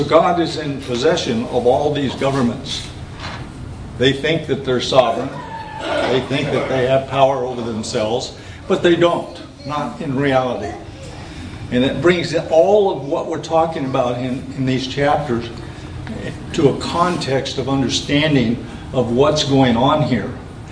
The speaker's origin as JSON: {"language": "English", "country": "United States", "said": "I'm here as a representative of the United States. I'm an American."}